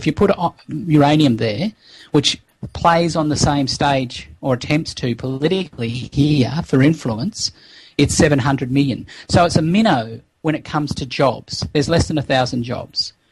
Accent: Australia; as Australian activists, as Australian people who want to see this country stop playing a negative role in fueling an industry that is so contaminating and contentious

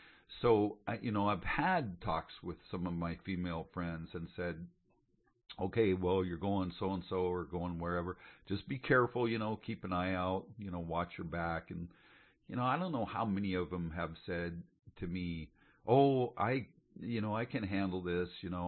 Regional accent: Oregon, United States; also born or lived in Pennsylvania / Florida / Montana / Alaska; I'm not from the South. I'm not from Texas. I was born and raised in Oregon.

